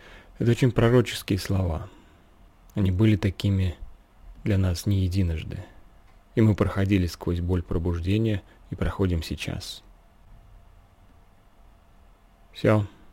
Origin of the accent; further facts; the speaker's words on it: Ukraine; как украинка